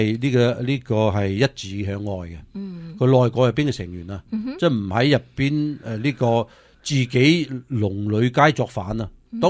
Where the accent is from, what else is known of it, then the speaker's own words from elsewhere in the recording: United States; 为我哋美国人咧自己系悭翻好多税